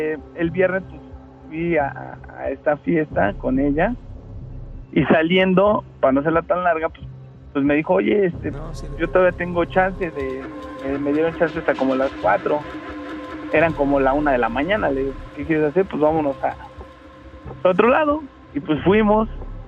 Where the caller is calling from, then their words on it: Iztapalapa, Mexico City, Mexico; De aquí, de Iztapalapa.